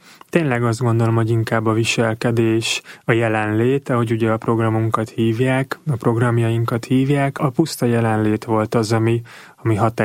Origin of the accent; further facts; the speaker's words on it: Budapest, Hungary; én Budapesten nőttem fel, egy, nem tudom, középosztálybeli családban